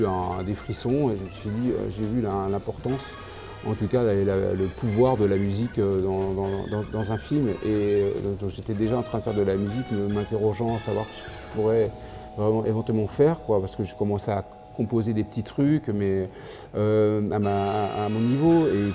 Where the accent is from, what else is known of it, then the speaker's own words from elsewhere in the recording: Brittany, France; J'ai fait pas mal de bals populaires, des mariages quand j'étais enfant en Bretagne.